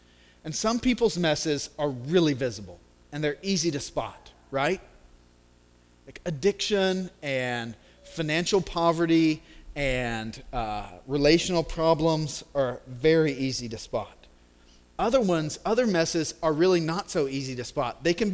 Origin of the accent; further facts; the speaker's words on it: the South, United States; Growing up in the South, before you had projectors and little DVD videos, we had this cutting-edge technology called felt boards.